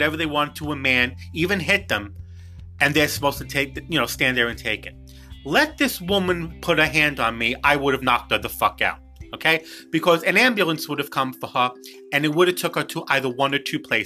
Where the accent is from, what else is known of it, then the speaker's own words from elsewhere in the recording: New York City, New York, United States; I was in a supermarket doing some shopping in my hometown, which is New York City.